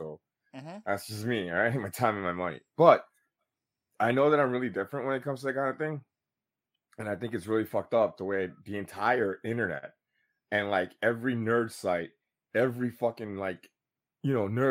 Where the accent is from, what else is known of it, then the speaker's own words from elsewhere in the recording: New York, United States; Especially us, because we're from New York.